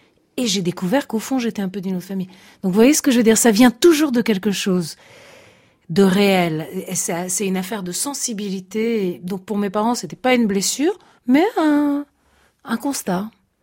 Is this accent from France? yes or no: no; Piedmont, Italy; la mère de ma mère, est française, était française. Toute la famille, évidemment, de ma grand-mère et de ma mère était un peu française. Nous sommes piémontais.